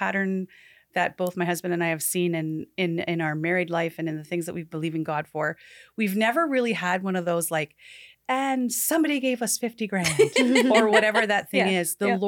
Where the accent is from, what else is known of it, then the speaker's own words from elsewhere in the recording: Ontario, Canada; What I'm from Ontario